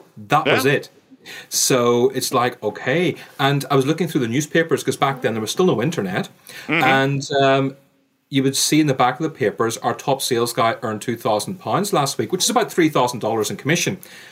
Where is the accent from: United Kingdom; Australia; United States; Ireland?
Ireland; accent: Irish; Irish, I had the accent, went to Irish school, played Irish sports, but still so many people saw me as being Indian.